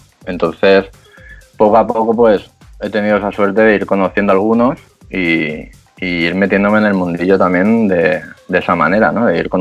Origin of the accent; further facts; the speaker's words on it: Ibiza, Balearic Islands, Spain; Sí, yo soy de Eivissa, he nacido aquí y me he criado aquí.